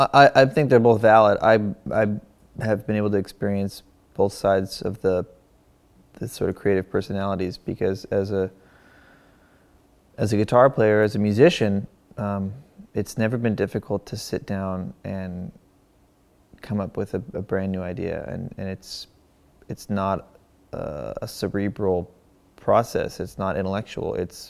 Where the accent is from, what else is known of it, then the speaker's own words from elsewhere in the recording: Malibu, California, United States; even growing up in Malibu, in this like seemingly alternate reality to most of the rest of the country or the world